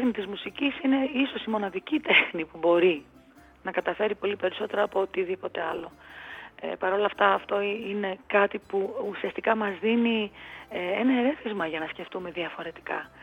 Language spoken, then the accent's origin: Greek; Greece; επειδή είμαστε άνθρωποι, επειδή είμαστε Έλληνες